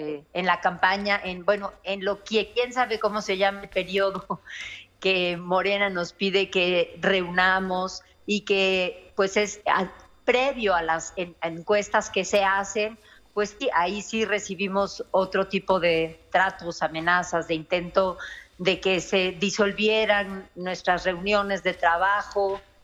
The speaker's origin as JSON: {"language": "Spanish", "region": "Oaxaca", "country": "Mexico", "said": "estaba la de mi tierra, la de Oaxaca."}